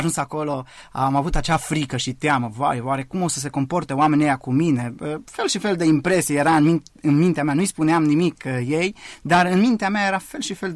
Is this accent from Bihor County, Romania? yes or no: yes; Alești, Bihor County, Romania; born there; M-am născut în Bihor, în Alești, am venit în Arad la școală